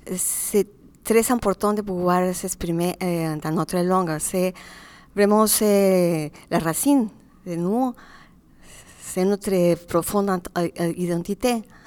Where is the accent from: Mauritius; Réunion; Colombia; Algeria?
Colombia; now in Brest, France; je viens de la Colombie et je suis arrivée aussi par une histoire d'amour ici à Brest, où j'habite depuis 2000 ans.